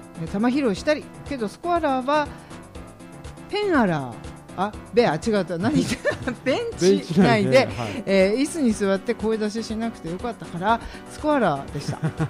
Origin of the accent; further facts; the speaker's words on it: Gojome, Akita, Japan; 私のふるさとである、はい、五条目町には弓道場があってですね。